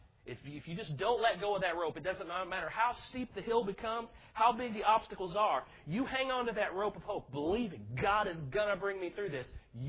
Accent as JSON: {"language": "English", "town": "Indianapolis", "region": "Indiana", "country": "United States", "said": "I'm from Indianapolis, so you got to forgive me."}